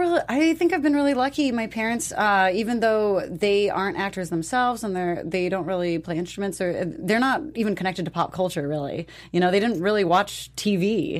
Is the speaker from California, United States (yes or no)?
yes; California, United States; but I'm from the Bay Area, the East Bay, not San Francisco.